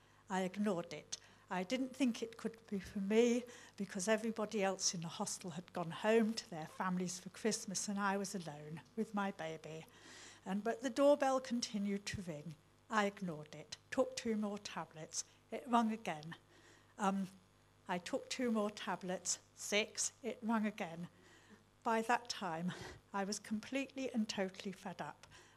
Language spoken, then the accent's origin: English; Derby, East Midlands, United Kingdom; in my hometown of Derby, just down the road.